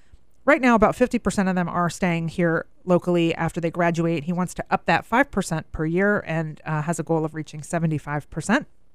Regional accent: Michigan, United States; I'm from Michigan and we know how to deal with the snow up there.

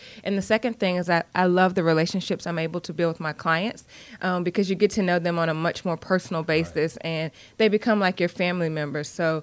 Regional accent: Georgia, United States; And I do the entire state of Georgia. I'm from South Georgia. I get a lot of business from down there, so have car, will travel.

